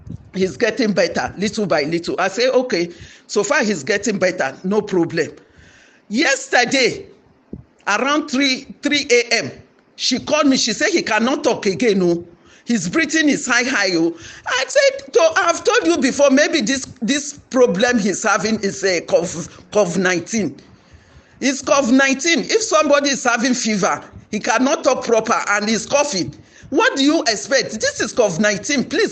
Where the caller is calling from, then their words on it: Abuja, Federal Capital Territory, Nigeria; I'm speaking from Abuja.